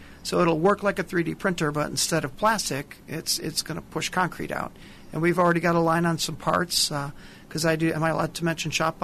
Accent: Racine, Wisconsin, United States; So here's some background on me and where I came from. I grew up in Racine, and I went to college locally at Parkside.

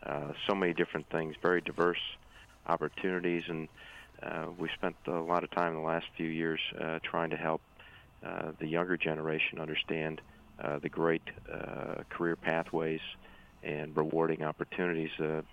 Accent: Delavan, Wisconsin, United States; I grew up in Delavan, Wisconsin, not too far from the Elkhorn campus here

